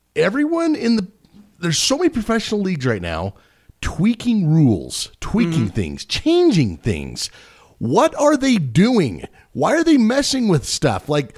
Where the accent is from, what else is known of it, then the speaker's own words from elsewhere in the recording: United States; I like it okay, and I'm an American.